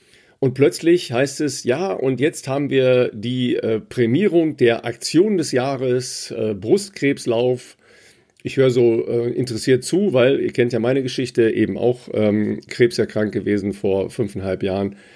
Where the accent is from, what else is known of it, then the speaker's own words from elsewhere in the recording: Dorsten, North Rhine-Westphalia, Germany; das ist die Initiative der Brustkrebslauf in Dorsten. Und ich so, what? Meine Heimat?